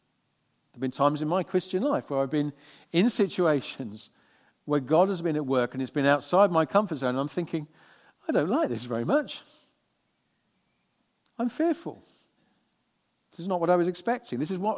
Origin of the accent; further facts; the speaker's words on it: South East England, United Kingdom; moved away as an adult; When I was 18, I grew up on the Isle of Wight, having done A-levels, left to go away to college. I studied at a London University College, it was called Y College, some 60 miles or so from London in rural Kent, just northwest of Ashford.